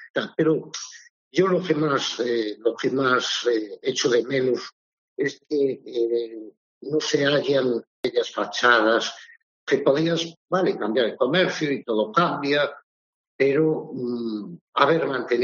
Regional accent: A Coruña, Galicia, Spain; yo me crié un poco en el ambiente ese del comercio coruñés de los años 70 y de los años.

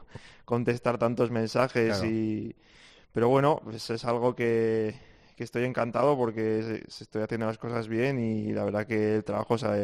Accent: Jaca, Aragon, Spain; also born or lived in Zaragoza; nací en Zaragoza, pero he vivido siempre toda mi vida en Jaca y mi madre es de Zaragoza y luego mi padre es de un pueblo de Burgos.

